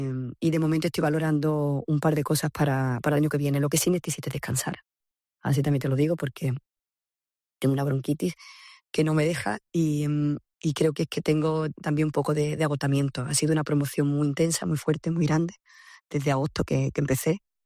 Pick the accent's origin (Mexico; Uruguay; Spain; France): Spain; Seville, Andalusia; moved away as an adult; Me fui de Sevilla con 20 años y digamos que el sur no vengo tanto como me gustaría.